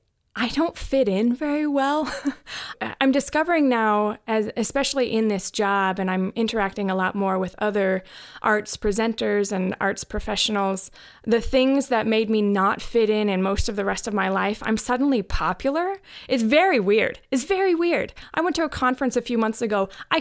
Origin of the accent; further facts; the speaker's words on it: Midwest, United States; now in Orange City, United States; I grew up in the Midwest. I've lived in a lot of places. I've lived in the Quad Cities, the Twin Cities, the Windy City, and now Orange City.